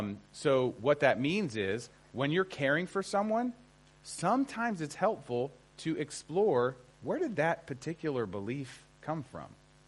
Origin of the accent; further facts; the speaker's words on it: Cleveland, Ohio, United States; And I'm from Cleveland, Ohio, so I'm very used to driving in snow.